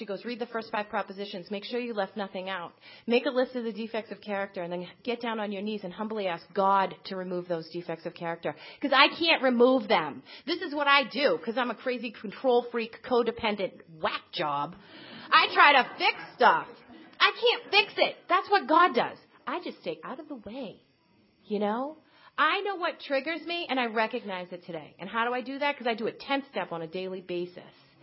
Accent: Winchester, Massachusetts, United States; So we came back home to Massachusetts to get married. He was from Billerica. I'm from Winchester.

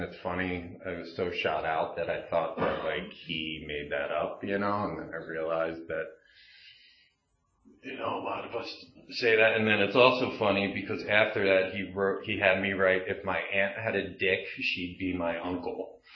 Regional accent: Pennsylvania, United States; born there; I was born in Delaware County outside of Philadelphia.

